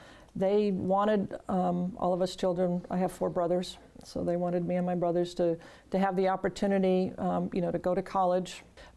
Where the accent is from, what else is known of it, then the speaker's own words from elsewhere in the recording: Minnesota, United States; I grew up in Minnesota, I can swim. So off I went to Navy Dive School and became a Navy diver